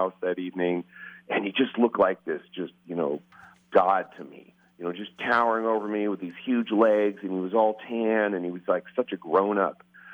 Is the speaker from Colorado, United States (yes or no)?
no; Glendora, California, United States; I grew up in Glendora, which is an L.A. suburb.